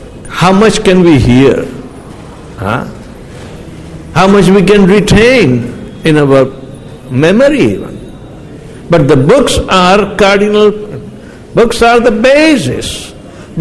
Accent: India; first language Gujarati; English is a second language; I don't know, my mother tongue is Gujarati, and I do not speak that kind of English.

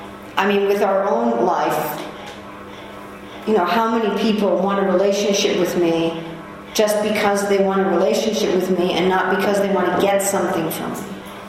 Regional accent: New York City, New York, United States; Anyway, I was from New York City. I was going to school in Vermont, but I joined the temple in Chicago.

